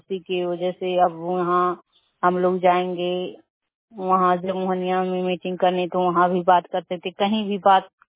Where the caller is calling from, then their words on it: Ayodhya, Uttar Pradesh, India; मैं बरगद अयोध्या से बोल रही हूँ।